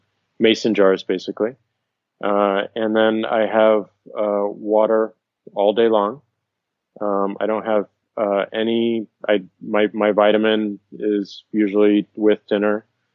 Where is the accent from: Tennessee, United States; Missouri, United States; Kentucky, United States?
Missouri, United States; St. Louis; So I come from St. Louis, Missouri, and midway through I moved back to St. Louis.